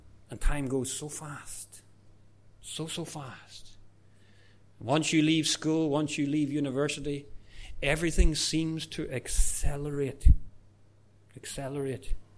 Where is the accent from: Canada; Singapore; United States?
Singapore